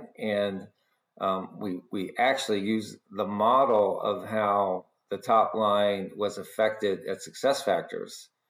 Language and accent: English; Southeast, United States; So I say I'm from the Southeast just because I ended up graduating from high school there, even though I went to 3 high schools, believe it or not.